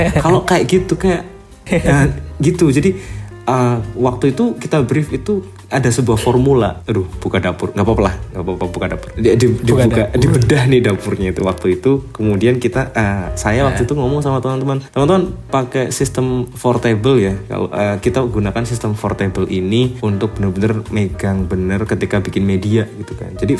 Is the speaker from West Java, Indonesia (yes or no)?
no; Semarang, Central Java, Indonesia; saya dari Semarang